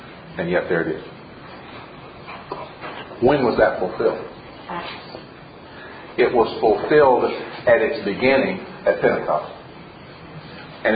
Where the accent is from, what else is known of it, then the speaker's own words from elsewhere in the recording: Jefferson City, Tennessee, United States; also born or lived in Oak Ridge; I was born in Oak Ridge. I grew up in Jefferson City.